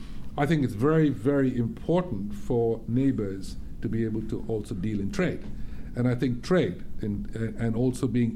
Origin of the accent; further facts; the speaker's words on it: Chennai, Tamil Nadu, India; So I could go back to Chennai, to my hometown